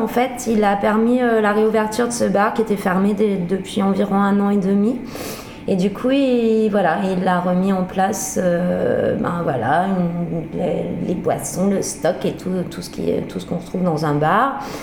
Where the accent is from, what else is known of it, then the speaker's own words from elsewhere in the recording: Nouvelle-Aquitaine, France; born there; Alors je suis née en Creuse, donc voilà